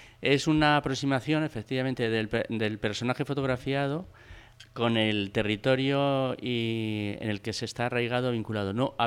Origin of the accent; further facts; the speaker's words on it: Madrid, Community of Madrid, Spain; now in Cantabria, Spain; Yo vivo aquí en Cantabria desde el 91, soy de Madrid y sin embargo no he renegado de Madrid.